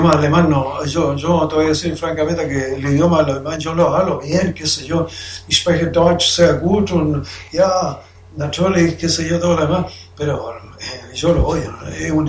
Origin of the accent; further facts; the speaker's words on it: Viña del Mar, Valparaíso, Chile; La gente, incluso en Inglaterra, me dicen que cuando digo yo soy chileno, no, tú no soy chileno, soy inglés.